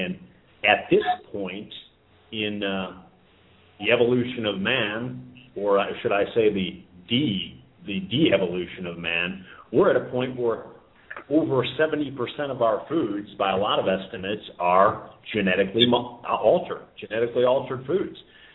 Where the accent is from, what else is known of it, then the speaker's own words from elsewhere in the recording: Chicago, Illinois, United States; And I remember, I grew up in Chicago, I remember way back when